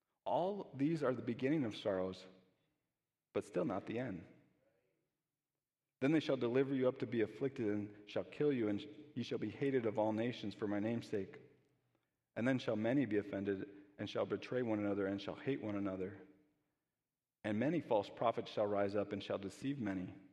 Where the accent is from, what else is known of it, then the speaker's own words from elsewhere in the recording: Kenosha, Wisconsin, United States; my hometown that I grew up in, Kenosha, became a headline across all of the United States